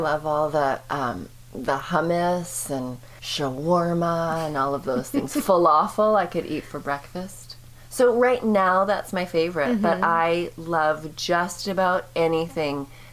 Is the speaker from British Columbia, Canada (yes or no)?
yes; Vancouver, British Columbia, Canada; now in Vancouver, United States; We live in Vancouver, Washington, but I'm from Vancouver, BC